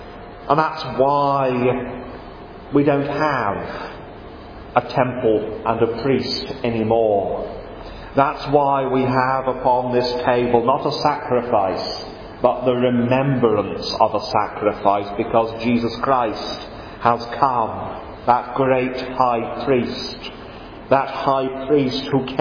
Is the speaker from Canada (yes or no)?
no; East of England, United Kingdom; I remember as a boy and growing up in Norfolk, we would occasionally go over to Bungie on the Norfolk-Suffolk border